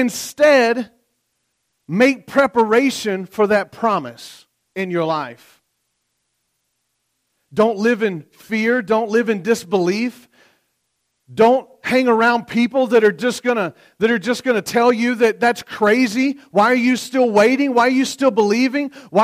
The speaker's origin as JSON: {"language": "English", "region": "Tennessee", "country": "United States", "said": "I'm not moving to Wisconsin. I'm from Tennessee. I'm not moving to Wisconsin."}